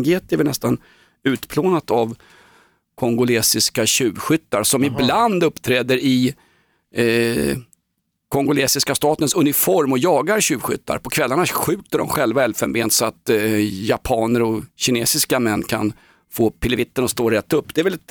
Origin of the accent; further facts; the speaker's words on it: Norrland, Sweden; Jag är från Norrland.